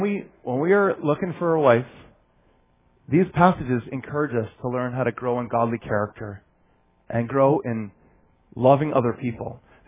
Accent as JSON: {"language": "English", "region": "New Hampshire", "country": "United States", "said": "I come from New Hampshire where style does not exist, but warmth is the first priority."}